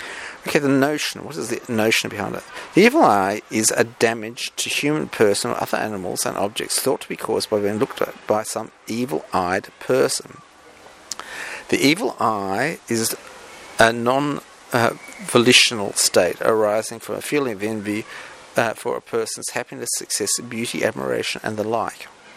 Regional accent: Australia; Look, I'm sorry for being Australian.

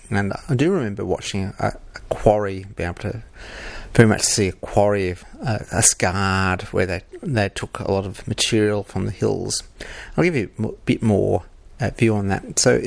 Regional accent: South Australia, Australia; recollections of growing up in South Australia in the 60s to 70s.

